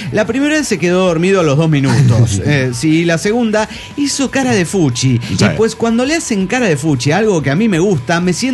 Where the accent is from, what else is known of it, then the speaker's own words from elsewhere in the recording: Guadalajara, Jalisco, Mexico; now in Mexico City, Mexico; de Guadalajara, ahora en DF Mexicano.